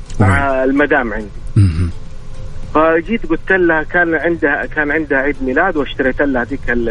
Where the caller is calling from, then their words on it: Jeddah, Makkah Province, Saudi Arabia; والله اكلمك من جده ورايح على الدوام.